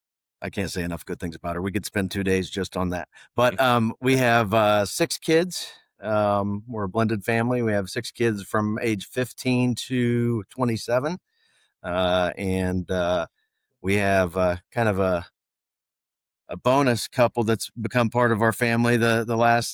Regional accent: Franklin, Ohio, United States; As far as growing up, I was born and raised in Franklin, Ohio.

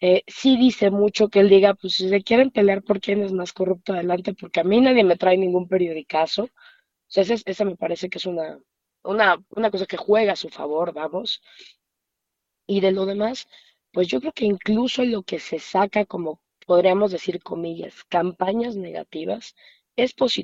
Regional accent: Mexico City, Mexico; además, como chilango, pues es el lugar en el que vivimos y importa

